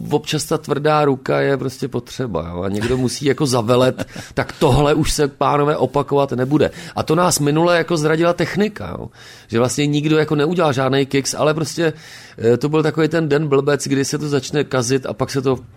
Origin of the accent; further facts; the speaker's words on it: Jičín, Hradec Králové Region, Czechia; now in Prague, Czech Republic; Mám tam rodiče, příbuzenstvo. Koupil jsem tam i chalupu, kousek od Jičína. Takže ano, je to můj rodný kraj a vracím se tam